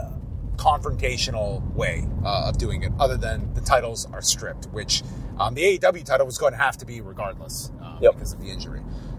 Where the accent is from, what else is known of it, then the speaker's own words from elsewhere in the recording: New York, United States; As a New Yorker who is a hip-hop and wrestling fan … playing Daniel Garcia to the ring in Buffalo is a big deal.